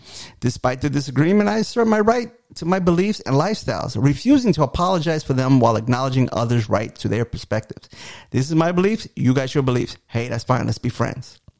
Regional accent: New York, United States; growing up in New York, I was a Mets fan. My neighbor was a Yankees fan. My other buddy was a Phillies fan.

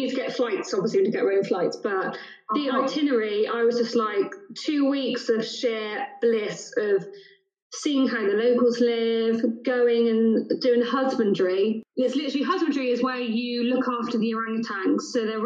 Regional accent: Bristol, South West England, United Kingdom; Bristol Airport. The reason I love it so much is my hometown, but it's just easy.

